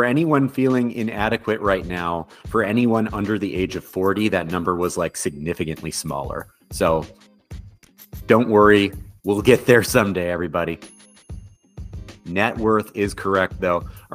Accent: Wisconsin, United States; Shout out Wisconsin, my home state.

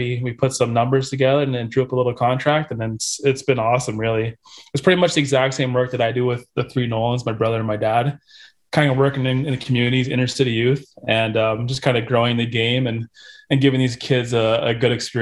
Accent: St. Catharines, Ontario, Canada; I think growing up in St. Catharines, I would say about eight of my teammates, their parents were firefighters or all buddies.

